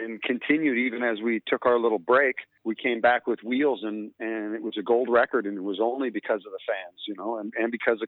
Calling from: Nashville, Tennessee, United States; I am calling you from Roadhammers Central in Nashville, Tennessee right now.

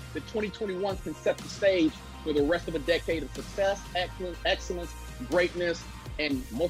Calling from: Cincinnati, Ohio, United States; So you have me out of the United States. I'm calling in from Cincinnati, Ohio.

